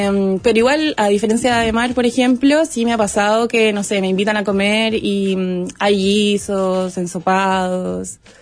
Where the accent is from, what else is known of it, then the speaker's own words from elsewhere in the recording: La Serena, Coquimbo, Chile; also born or lived in Santiago; estuve muchos años viviendo en Santiago, me crié en La Serena, que es una ciudad costera.